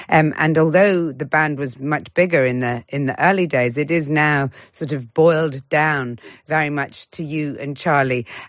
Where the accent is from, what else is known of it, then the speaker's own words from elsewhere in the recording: Glasgow, Scotland, United Kingdom; whilst being very proud of being Scottish and from Glasgow